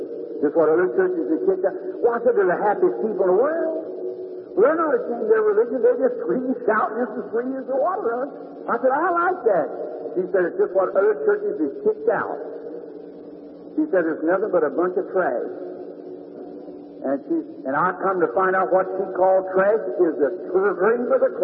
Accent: the South, United States; I'm a Southerner too.

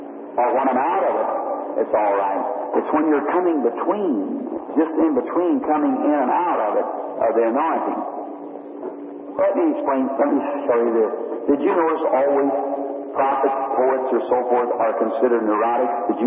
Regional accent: United States; born there; I mean it, and I'm an American. I was born here in America.

